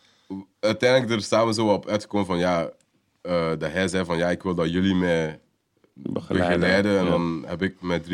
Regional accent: Belgium; als ik zeg, ik ben van België

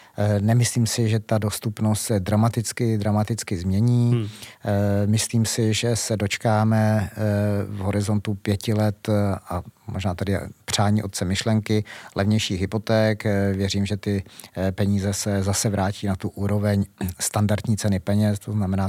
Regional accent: Prague, Czechia; protože jsem Pražák, jsem na to hrdý, že jsem Pražák

